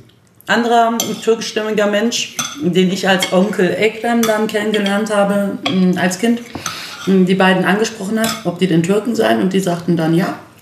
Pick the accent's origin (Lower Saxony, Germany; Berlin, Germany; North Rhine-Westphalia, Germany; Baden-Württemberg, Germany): Berlin, Germany; als Berliner